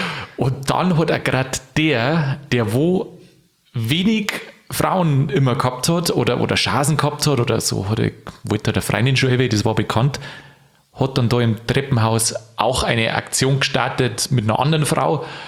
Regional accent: Bavaria, Germany; born there; Also ich bin ja gebürtig aus Niederbayern, gell?

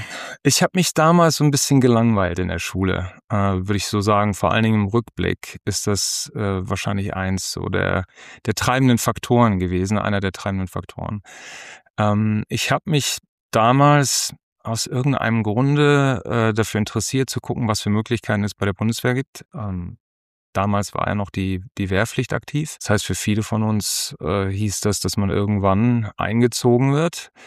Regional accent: Ibbenbüren, North Rhine-Westphalia, Germany; also born or lived in Freiburg; Ja, also ich komme aus Freiburg, bin in Freiburg geboren worden, bin dann mit 4,5 sind wir nach Ibbenbüren gezogen. Eltern hast ja nach Norddeutschland gezogen

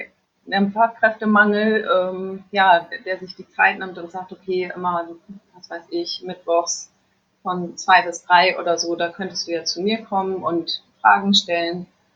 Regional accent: Lower Saxony, Germany; aber vorher war ich in Farel. Ich komme eigentlich aus Friesland und bin vom Land.

